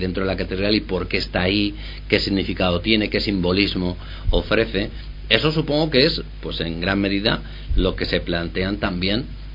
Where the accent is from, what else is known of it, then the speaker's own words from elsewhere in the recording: Spain; que somos así los españoles